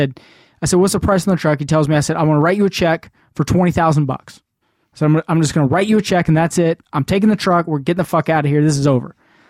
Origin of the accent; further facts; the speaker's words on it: Argentina; I tell him I'm from Argentina.